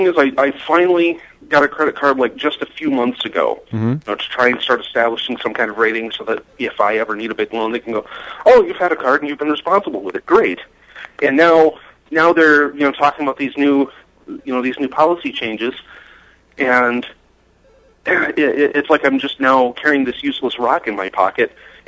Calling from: Iowa, United States

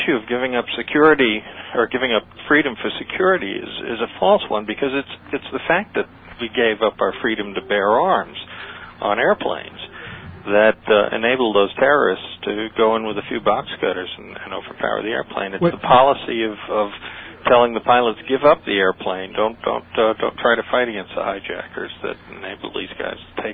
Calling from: Amityville, New York, United States; Oh, I'm from Amityville.

